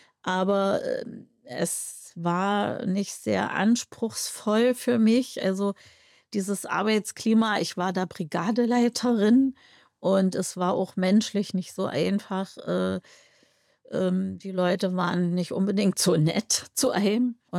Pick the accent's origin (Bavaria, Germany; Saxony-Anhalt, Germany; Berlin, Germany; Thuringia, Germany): Saxony-Anhalt, Germany; ich bin aus der Umgebung von Lutherstadt-Eisleben, also Sachsen-Anhalt, war ein sehr nettes Dorf. Also da waren alte Weinberge, war auch ein Landschaftsschutzgebiet. Das war immer schon wichtig für mich. Und ich bin dann nach Naumburg gekommen, also eine Kleinstadt.